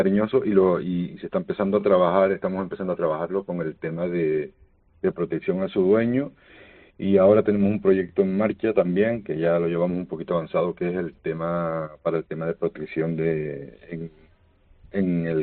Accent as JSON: {"language": "Spanish", "region": "Canary Islands", "country": "Spain", "said": "pues como canarios que somos, pues hemos apostado por ello y defenderlo hasta la muerte"}